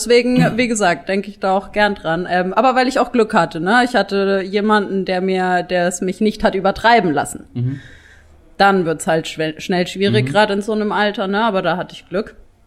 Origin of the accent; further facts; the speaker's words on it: Würzburg, Bavaria, Germany; Aus Würzburg.